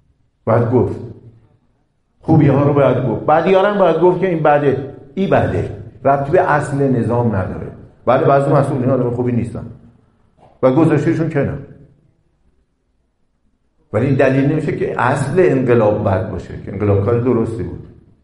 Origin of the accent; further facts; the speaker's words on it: Iran; ما گاهی از وقت 30 سال پیش در خارج از کشور، در اروپا، آمریکا، اگه میپرسیدن بچه کجایی، میگفتیم ایران،